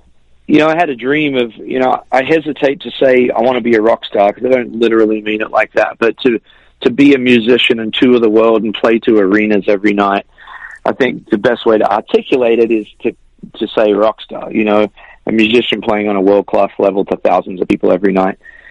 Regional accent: Australia; I grew up in Australia

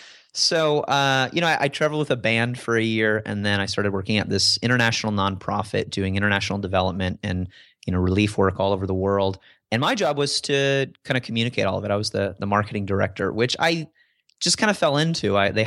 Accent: Illinois, United States; I grew up in Illinois and from the Midwest like you.

